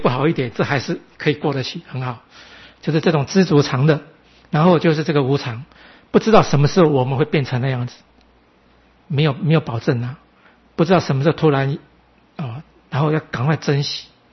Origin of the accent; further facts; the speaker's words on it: Keelung, Taiwan; 因为我以前我们在基隆出生长大